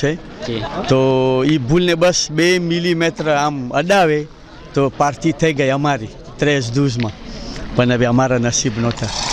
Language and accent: French; Madagascar; Je suis originaire de Madagascar.